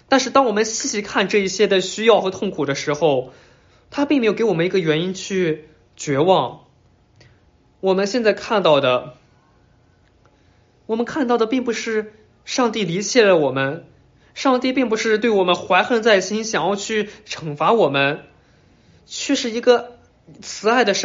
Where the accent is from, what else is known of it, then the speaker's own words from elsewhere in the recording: Canada; moved away as an adult; now in United States; 我在2000年从加拿大搬到了美国，可能让很多人不是特别感舒服的事是，我还是很骄傲，我是个加拿大人，我当时的忠诚还是在加拿大里